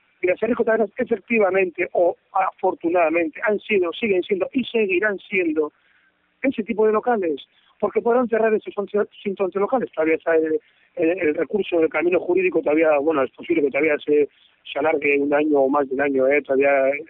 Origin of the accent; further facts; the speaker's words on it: Basque Country, Spain; entra en la naturaleza de nuestra identidad como vascos